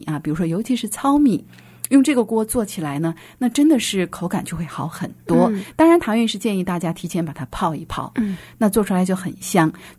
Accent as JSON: {"language": "Chinese", "country": "China", "said": "其实我们中国人挺有意思的，我觉得中国人的肠胃明明是对牛奶啊不太适应"}